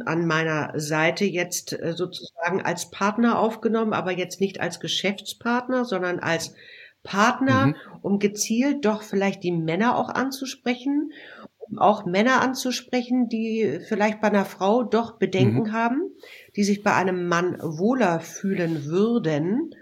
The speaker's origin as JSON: {"language": "German", "region": "Hamburg", "country": "Germany", "said": "Hamburg ist natürlich meine Heimat"}